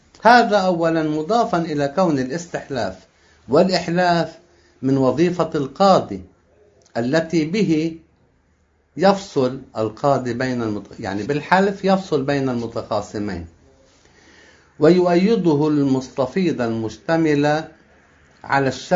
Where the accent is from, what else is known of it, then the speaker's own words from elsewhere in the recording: Lebanon; خاصة في بلادنا لبنان مثلا